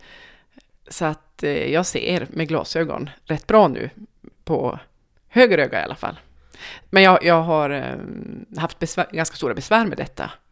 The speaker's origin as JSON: {"language": "Swedish", "town": "Jokkmokk", "region": "Norrbotten County", "country": "Sweden", "tie": "born or raised there", "lives_now": "Luleå, Sweden", "said": "Jag kommer från Jokkmokk. Där växte jag upp och gick grundskolan. Sen så gick jag gymnasiet här i Luleå där jag bor nu tillsammans med man och son och katt."}